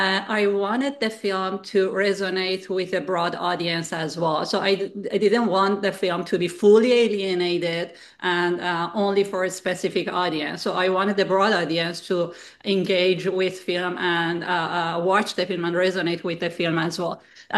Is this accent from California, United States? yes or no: yes; Los Angeles, California, United States; because I'm basically from Los Angeles. I came from Los Angeles to here and I have all my connection and network in Los Angeles.